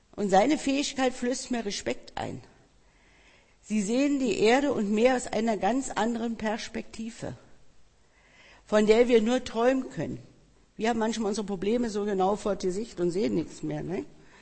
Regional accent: Berlin, Germany; Wir als Berliner

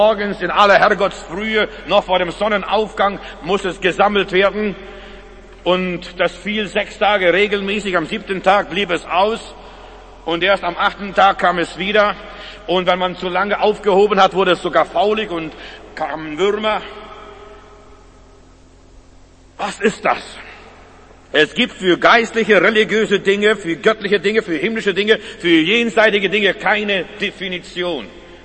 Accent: Germany; Und wir haben auch Probleme, wenn wir jetzt mit unserem Kopf anfangen, als Deutsche nachzudenken, und wir wollen alles ganz genau wissen als Deutsche.

